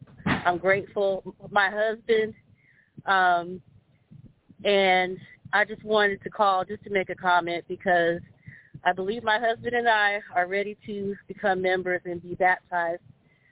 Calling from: Delaware, United States; No, I'm calling from Delaware.

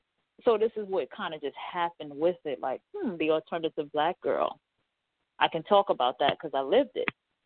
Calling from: New York City, New York, United States; Calling from New York City.

